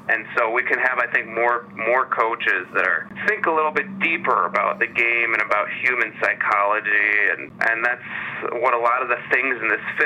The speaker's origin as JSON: {"language": "English", "town": "Chicago", "region": "Illinois", "country": "United States", "tie": "born or raised there", "said": "Yeah, well, I grew up playing hockey in the Chicago area"}